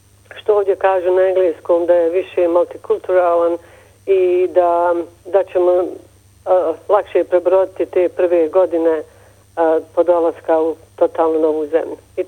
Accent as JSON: {"language": "Bosnian", "town": "Sarajevo", "region": "Federation of Bosnia and Herzegovina", "country": "Bosnia & Herzegovina", "tie": "born or raised there", "said": "Rođena sam u Sarajevu, tamo sam završila i osnovnu i srednju školu i fakultet, studirala sam i filozofiju i sociologiju pored novinarstva na političkim naukama u Sarajevu"}